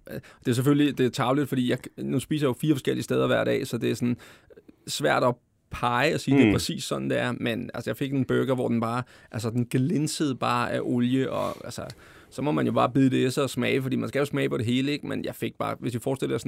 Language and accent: Danish; Glostrup, Capital Region of Denmark, Denmark; jeg kommer fra Glostrup, ikke? Og det er sådan, vi altid har snakket